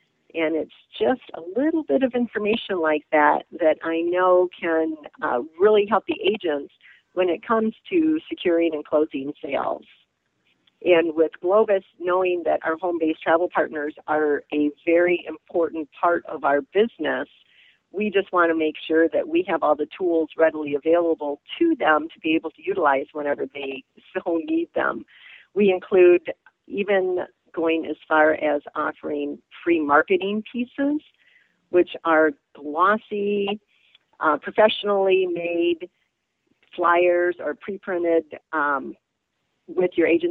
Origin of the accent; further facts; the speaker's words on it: Michigan, United States; moved away as an adult; now in Houston, United States; I am originally from Michigan, and in fact, I started my career in travel in Michigan as the business development manager for Royal Caribbean. And I was in Michigan until the year of 2008 when I accepted a relocation from Royal Caribbean down to the Houston, Texas area.